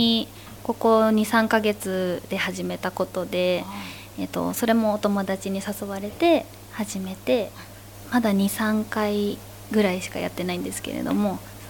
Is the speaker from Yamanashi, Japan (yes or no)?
no; Fujisawa, Kanagawa, Japan; 海を見ると自分は湘南育ちなのだなと実感します。